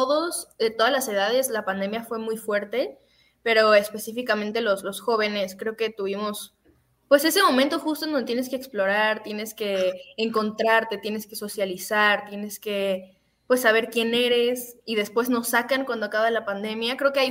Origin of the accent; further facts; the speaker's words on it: Cancún, Quintana Roo, Mexico; also born or lived in Mérida; now in Mexico City, Mexico; Pues yo soy de aquí, de México, pero viví toda mi vida en Cancún. Después me fui a Mérida y después acabo de llegar aquí hace un año a México de nuevo.